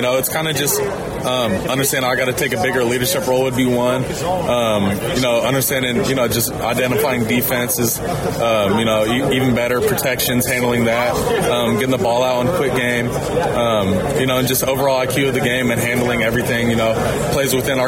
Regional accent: Oregon, United States; I'm from Oregon.

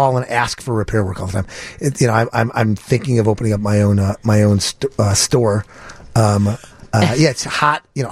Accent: Highland Park, Illinois, United States; Growing up in Highland Park, you know, on the north side.

